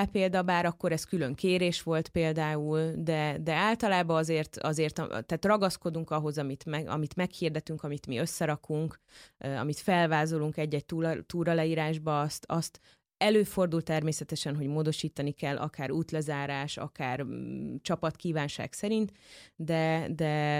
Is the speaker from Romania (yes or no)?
no; Hungary; látják, hogy magyarok vagyunk